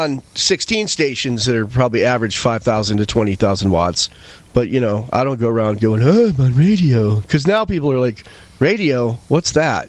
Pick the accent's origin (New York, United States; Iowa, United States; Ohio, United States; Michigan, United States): New York, United States; Westfield; 10 miles from where I grew up in Westfield, New York, Western New York, the far west, as far away from New York City as you can be and still be in New York.